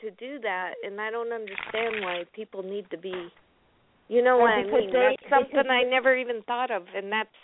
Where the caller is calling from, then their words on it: California, United States; California.